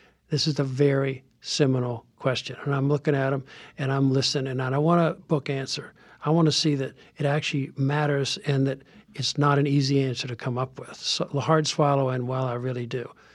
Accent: the South, United States; because I was raised in the South

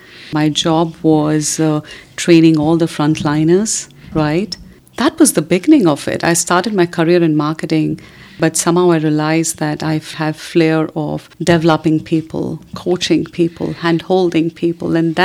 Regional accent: India; So I grew up in a very loving and progressive family in India.

